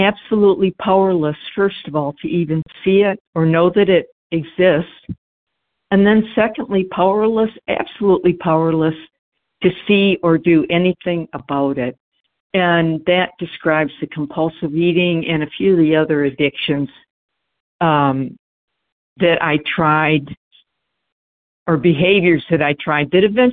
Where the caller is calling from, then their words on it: Georgia, United States; I don't know why this is the hardest part, is just saying my name and where I come from. But anyways